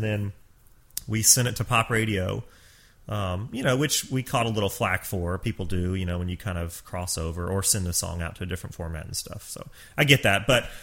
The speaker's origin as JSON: {"language": "English", "region": "Georgia", "country": "United States", "tie": "born or raised there", "said": "Because I grew up in Georgia. I loved his history in Atlanta"}